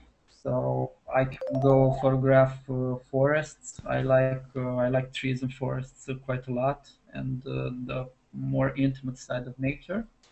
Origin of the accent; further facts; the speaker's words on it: Transylvania, Romania; I'm from Romania. I live in the central Romania, in a region called Transylvania.